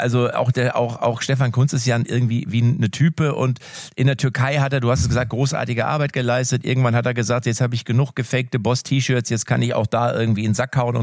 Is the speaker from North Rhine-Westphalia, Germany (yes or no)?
yes; Lippstadt, North Rhine-Westphalia, Germany; ich komme ja aus Lippstadt, da heißt es Shownotes.